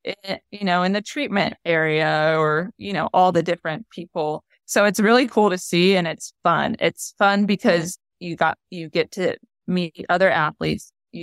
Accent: United States; successful here in the United States with what I was good at as an American. I can't change who I am and how I grew up

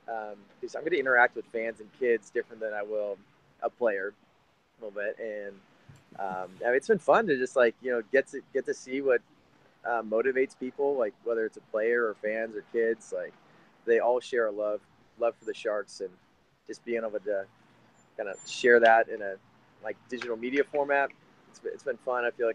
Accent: Walnut Creek, California, United States; also born or lived in Sacramento; So I was born in Walnut Creek, lived here the first 9 years of my life, and then moved up to Sacramento.

